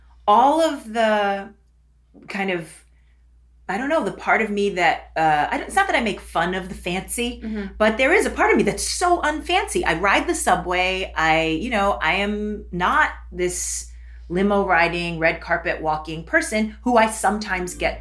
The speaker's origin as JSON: {"language": "English", "town": "New York City", "region": "New York", "country": "United States", "tie": "born or raised there", "said": "And so fame chasing, you know, growing up in New York, I don't know, Donna Karan's daughter went to my school, or this one or that one."}